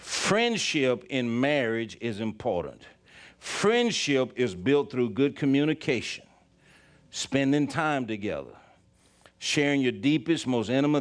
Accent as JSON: {"language": "English", "town": "Philadelphia", "region": "Pennsylvania", "country": "United States", "tie": "born or raised there", "said": "I grew up in Philadelphia. I like hockey."}